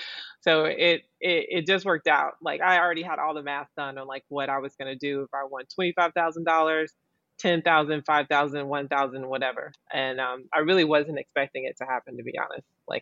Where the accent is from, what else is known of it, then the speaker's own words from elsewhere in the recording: the South, United States; I felt like I grew up with in the South, or what I had to have, or what my mom taught me